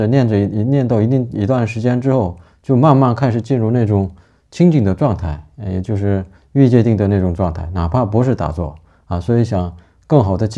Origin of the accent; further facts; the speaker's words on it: Northeast China, China; 咱们东北这边是因为要坐火炕嘛，坐炕上就通常都是盘腿坐的